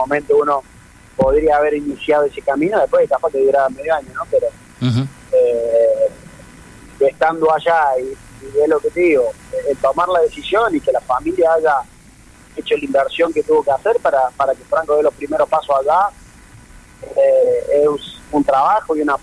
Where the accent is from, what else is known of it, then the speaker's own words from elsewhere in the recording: Argentina; disfrutarlo como argentino, como colega, como amigo